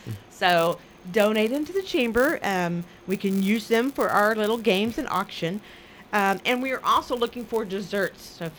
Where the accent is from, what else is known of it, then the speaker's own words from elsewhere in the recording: Independence, Kansas, United States; born there; I was born in Independence, and so a lot of people are like, and you love Coffeyville now? I'm like, yes, you can love all of Southeast Kansas.